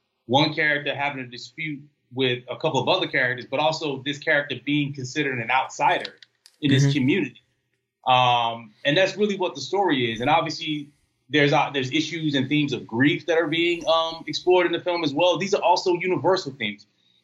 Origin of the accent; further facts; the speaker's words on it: Austin, Texas, United States; now in Los Angeles, United States; I'm from Austin to LA. Like when I moved to LA in 2009, I came from Austin. So Austin is like one of the places in the world that I consider home.